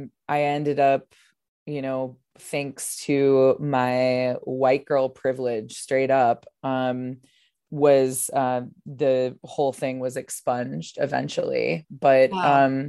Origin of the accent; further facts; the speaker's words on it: Wisconsin, United States; also born or lived in Chicago; now in Portland, United States; And I'm from Wisconsin and lived in Chicago for my adulthood before moving to Portland in 2014.